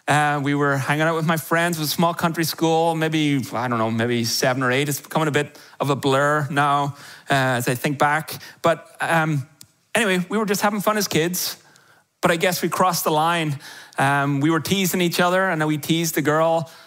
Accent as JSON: {"language": "English", "country": "Ireland", "tie": "born or raised there", "said": "I grew up about 10 miles from a ski hill. Some of you should be going, how? Because I grew up in Ireland."}